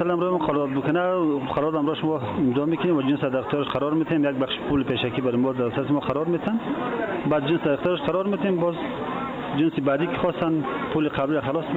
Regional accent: Badakhshan, Afghanistan; از بدخشان هستم.

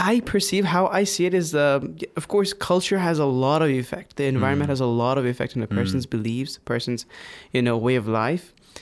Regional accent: Guyana; Yeah, I am from Guyana, actually.

